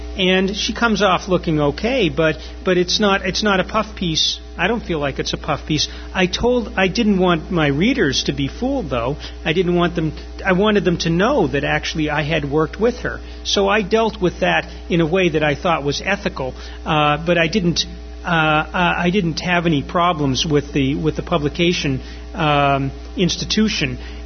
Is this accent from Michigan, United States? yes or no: no; Boston, Massachusetts, United States; I'm from Boston. I almost never write anything that has to do with New England or anywhere nearby, just because I decided that there's too much competition.